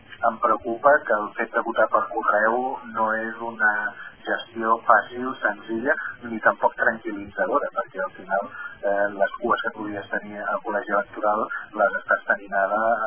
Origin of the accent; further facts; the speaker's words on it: Catalonia, Spain; un govern que té clar que som catalans, que volem mantenir la nostra identitat